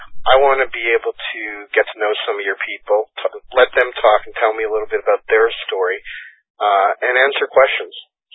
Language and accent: English; Toronto, Ontario, Canada; because I was from Toronto